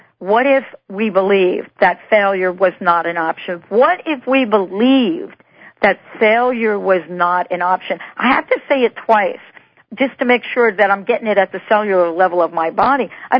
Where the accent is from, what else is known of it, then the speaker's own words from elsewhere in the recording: New York City, New York, United States; I grew up in New York City. So I grew up in the concrete playground with the monkey bars.